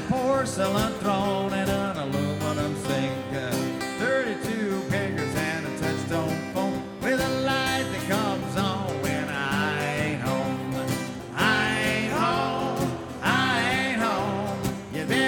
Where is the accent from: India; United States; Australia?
United States; Mississippi; But we're both from Mississippi, and two Mississippians and a beach ball is about all you want to handle back there.